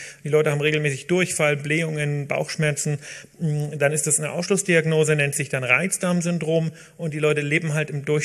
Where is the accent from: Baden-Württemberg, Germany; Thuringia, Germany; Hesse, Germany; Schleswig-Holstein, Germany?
Thuringia, Germany; Greiz; Nein, also ich komme aus dem Osten, ich komme aus Thüringen.